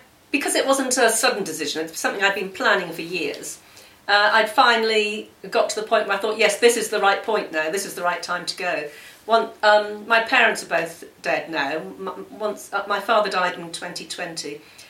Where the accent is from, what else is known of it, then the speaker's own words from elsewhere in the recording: South West England, United Kingdom; now in France; Dartmoor, because I'm from Devon originally, and I do miss Dartmoor.